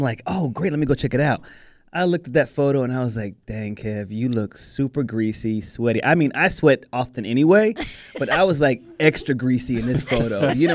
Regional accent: the South, United States; we're here in Texas, and I grew up in the South too. So we've got the Mexican food, we got soul food. We love flavor here in the South.

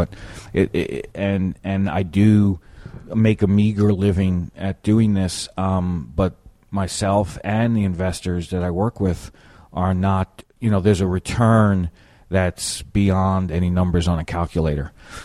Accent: New York City, New York, United States; well, I was born and raised in Queens and Long Island City, and I live in Astoria.

